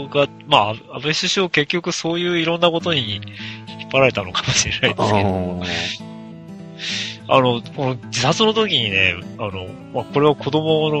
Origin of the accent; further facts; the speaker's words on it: Hokkaido, Japan; 北海道生まれ、北海道育ちなんですけど